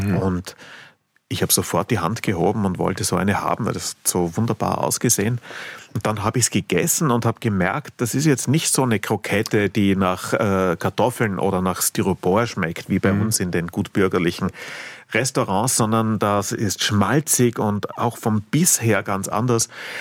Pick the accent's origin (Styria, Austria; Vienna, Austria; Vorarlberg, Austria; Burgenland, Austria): Vienna, Austria; in Wien, wo ich herkomme